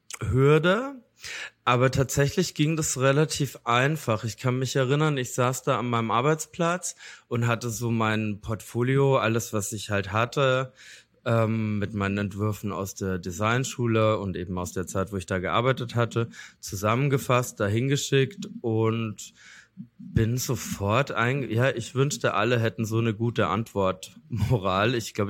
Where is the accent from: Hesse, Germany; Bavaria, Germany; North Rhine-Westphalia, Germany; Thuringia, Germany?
Bavaria, Germany; now in London, United Kingdom; aber eigentlich komme ich schon so fast aus dem Bayerischen Wald, könnte man sagen. Aus so einem kleinen Dorf in der Nähe von Passau.